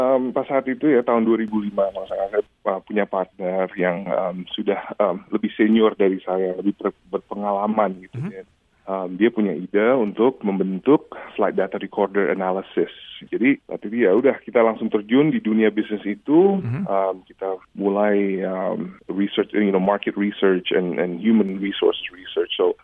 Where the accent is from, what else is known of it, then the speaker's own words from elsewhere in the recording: New York, United States; So growing up in New York, you know, I was never in any trouble.